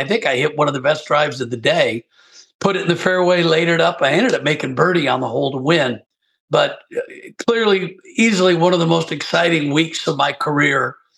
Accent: Portland, Oregon, United States; Pebble Beach, I consider my home course because I'm from Portland, Oregon.

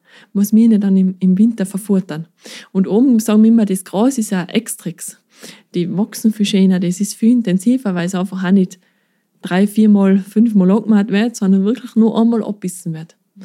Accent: Bavaria, Germany; Mir erdet das immer, weil ich sehe ja die ganze Kette, als Bayerin einerseits, dann in der Industrie später.

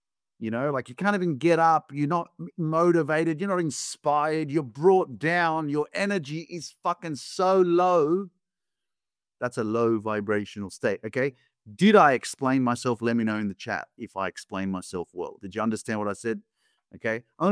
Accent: Australia; back when I was growing up in Australia

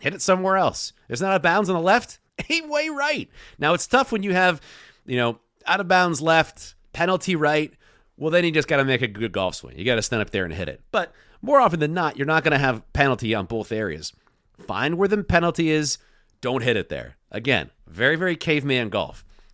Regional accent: Oregon, United States; growing up in Oregon, there's a lot of trees

